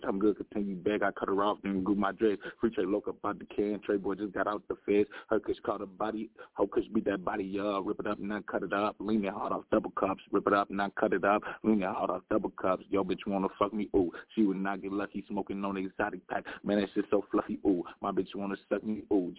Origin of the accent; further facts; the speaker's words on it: Minnesota, United States; I'm from Minnesota.